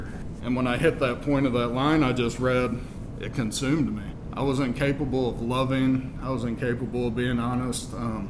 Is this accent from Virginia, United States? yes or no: yes; Virginia Beach, Virginia, United States; I grew up in Virginia Beach. My family's been here forever, here in North Carolina. I grew up in a little house.